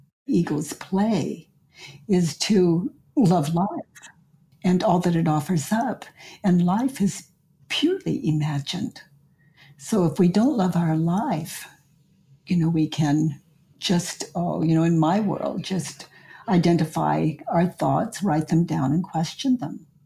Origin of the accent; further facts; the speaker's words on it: Needles, California, United States; now in Ojai, United States; This little tiny desert town on the border of, now I don't even think it's a town with neighborhoods anymore, but it was a little town called Needles.